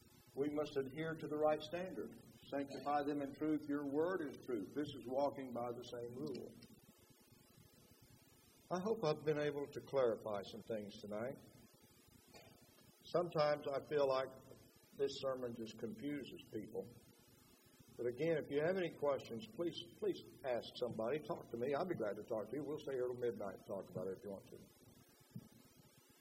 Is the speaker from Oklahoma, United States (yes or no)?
yes; Oklahoma, United States; accent: Texas; Now, like I told you, I grew up in the Southwest. I grew up in Southwestern Oklahoma. We spoke a Texas dialect.